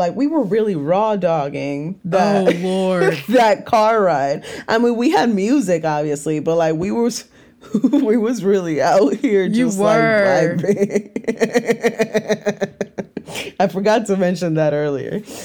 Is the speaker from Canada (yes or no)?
no; Puerto Rico; I grew up in Puerto Rico